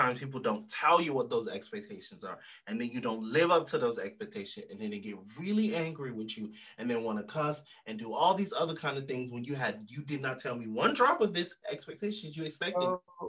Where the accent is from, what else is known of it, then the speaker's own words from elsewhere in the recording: Jamaica; You know, when I'm Jamaican, by the way. Yeah. So when we were kids, they would dip their finger in the rum.